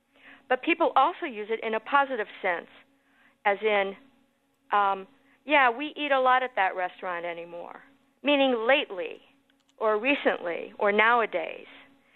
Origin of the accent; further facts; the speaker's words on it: Des Moines, Iowa, United States; to hear it a lot when I was growing up in Des Moines.